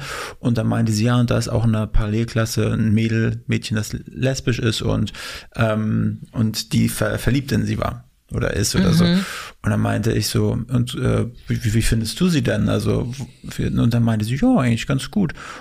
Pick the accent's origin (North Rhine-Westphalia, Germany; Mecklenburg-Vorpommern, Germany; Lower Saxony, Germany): Mecklenburg-Vorpommern, Germany; also da, wo ich herkomme, also aus MacPom, da wäre das, glaube ich, nicht so denkbar gewesen.